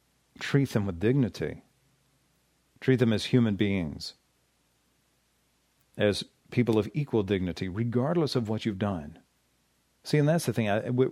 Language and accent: English; Kentucky, United States; I need to research it because I've heard this forever growing up in Kentucky.